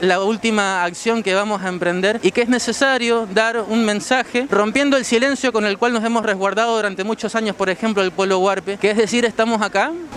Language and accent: Spanish; Mendoza, Argentina; soy oriundo de Mendoza, vivo en Maipú.